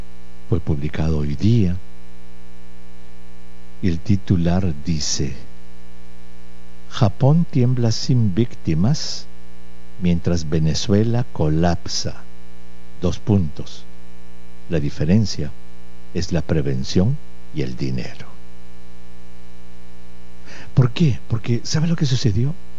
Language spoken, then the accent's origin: Spanish; Peru; yo como peruano puedo hablar por mi país, por Perú